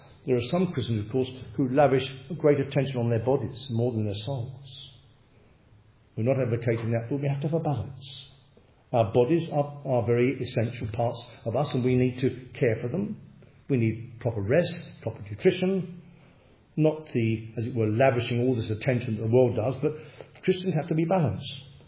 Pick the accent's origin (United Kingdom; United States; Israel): United Kingdom; England; I'm an Englishman. I love this country.